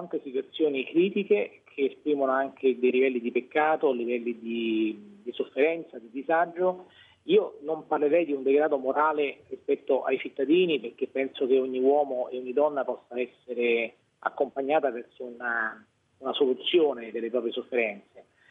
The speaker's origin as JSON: {"language": "Italian", "town": "Rome", "region": "Lazio", "country": "Italy", "tie": "born or raised there", "said": "io sono romano e sono sempre stato a Roma."}